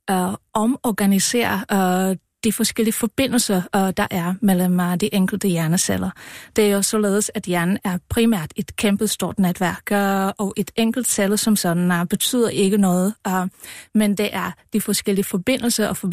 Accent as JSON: {"language": "Danish", "country": "Czechia", "lives_now": "Denmark", "said": "jeg er fra Tjekkiet oprindeligt. Jeg har taget min kandidatgrad i Tjekkiet"}